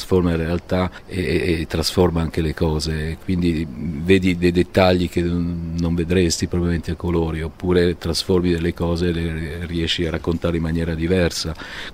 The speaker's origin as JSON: {"language": "Italian", "town": "Pompei", "region": "Campania", "country": "Italy", "tie": "born or raised there", "said": "io sono cresciuto lì a Pompei"}